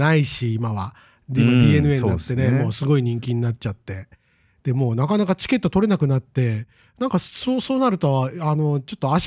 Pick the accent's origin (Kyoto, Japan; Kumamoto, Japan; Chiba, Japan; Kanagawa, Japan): Kanagawa, Japan; Yokohama; 横浜出身なんで、子供の頃からよく行ってたんですけど